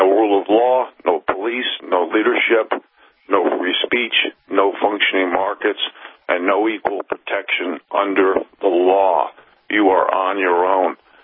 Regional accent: New York, United States; also born or lived in Jamaica, Queens; you know, I came from the East Coast. I'm from the suburbs of New York City. I was born in Jamaica, Queens.

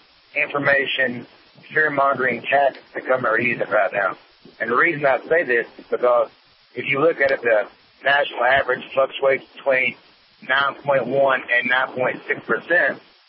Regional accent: Virginia, United States; I'm from a small town in Virginia, and within 25-mile radius, there is 527 open jobs just on the one website.

